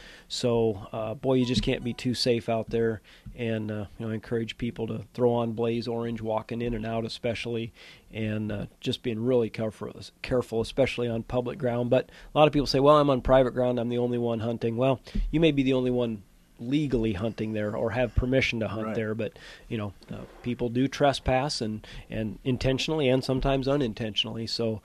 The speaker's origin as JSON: {"language": "English", "region": "Iowa", "country": "United States", "tie": "born or raised there", "said": "I was born and raised in Southwest Iowa."}